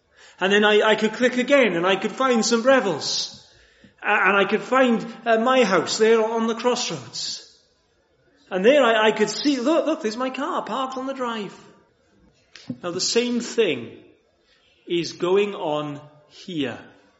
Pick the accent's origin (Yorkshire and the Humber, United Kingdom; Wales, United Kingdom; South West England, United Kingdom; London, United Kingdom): Wales, United Kingdom; I'm Welsh, we have a dragon on ours.